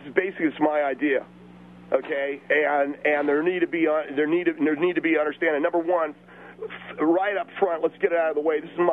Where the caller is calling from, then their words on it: Temple City, California, United States; I'm calling from Temple City.